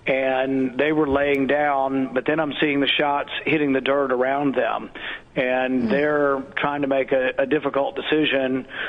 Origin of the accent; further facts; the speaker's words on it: the South, United States; You know, I grew up in the South, and I just thought someone had discharged a shotgun, which isn't that unusual in the South.